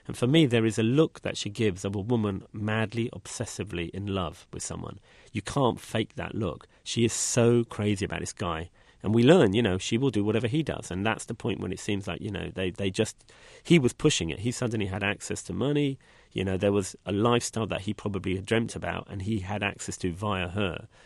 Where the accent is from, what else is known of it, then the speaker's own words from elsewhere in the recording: London, United Kingdom; For me as a Londoner